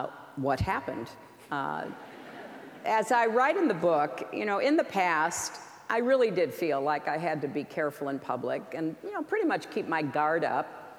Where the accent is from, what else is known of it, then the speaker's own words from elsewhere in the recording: United States; But as an American, I'm really concerned.